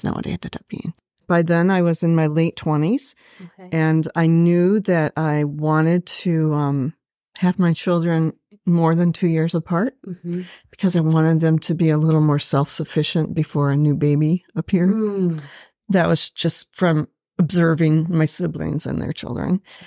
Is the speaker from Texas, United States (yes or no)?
no; Michigan, United States; myself a Michigander, though I wasn't born there. And I'm a lover of the Great Lakes because mm-hmm. I'm from the Michigan area.